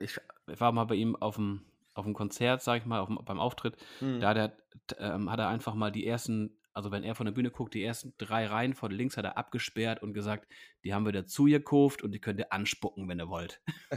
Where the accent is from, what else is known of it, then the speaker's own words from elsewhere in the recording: Lower Saxony, Germany; In Berlin ist, glaube ich, das Moin ein anderes als bei uns in Ostfriesland, oder?